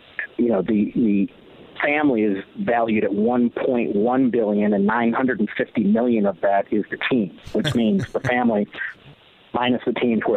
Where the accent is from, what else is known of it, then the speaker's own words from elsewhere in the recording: Michigan, United States; now in San Diego, United States; You know, I'm from Michigan, and one of the reasons I moved out here was Chargers football, because when you're growing up in Michigan